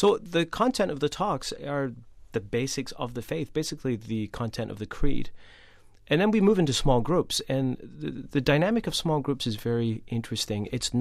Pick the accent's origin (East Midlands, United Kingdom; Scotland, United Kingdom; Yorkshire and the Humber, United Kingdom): Scotland, United Kingdom; and I'm originally from Scotland, and there was lots of posh London accents